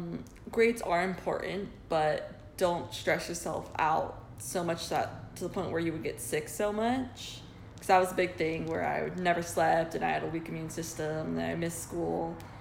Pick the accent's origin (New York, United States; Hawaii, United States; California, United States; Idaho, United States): Hawaii, United States; also born or lived in Marietta, United States; So growing up, I grew up in Hawaii for the first 6 years of my life.